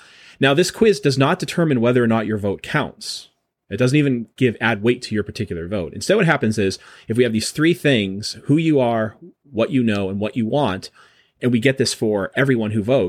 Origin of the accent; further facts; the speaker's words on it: New Hampshire, United States; a well-functioning state like my home state of New Hampshire